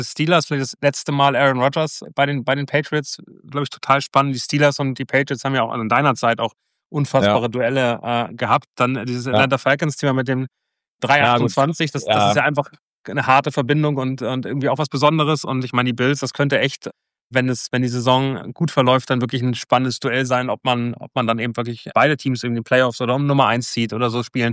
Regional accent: Hamburg, Germany; Für mich als Hamburger ist Boston immer so ein bisschen mehr wie Hamburg

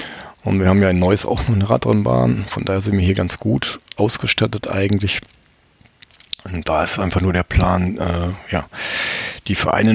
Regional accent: Baden-Württemberg, Germany; ich komme ursprünglich aus Baden-Württemberg

